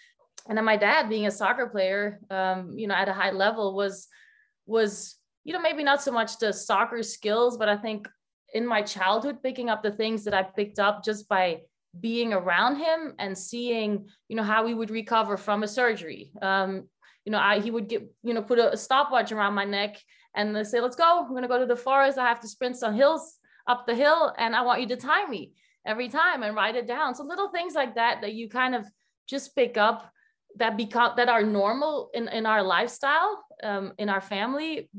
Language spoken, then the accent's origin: English; Belgium; English is a second language; moved away as an adult; I'm from Belgium. I never moved out of Belgium until last year.